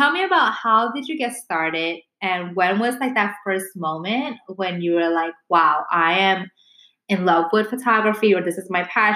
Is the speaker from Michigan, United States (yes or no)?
no; New York, United States; As a New Yorker, everybody has side hustles.